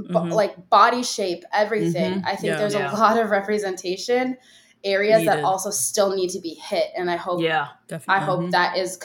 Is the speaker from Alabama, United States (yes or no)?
no; Minnesota, United States; And so, you know, I'm from Minnesota.